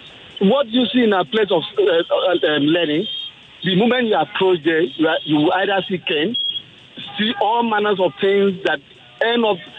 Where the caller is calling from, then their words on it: Ikeja, Lagos, Nigeria; I'm calling from Ikeja.